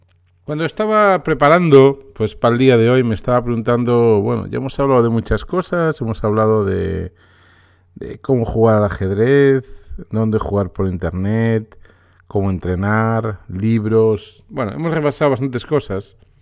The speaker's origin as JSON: {"language": "Spanish", "region": "Galicia", "country": "Spain", "said": "para los que somos de aquí de Galicia"}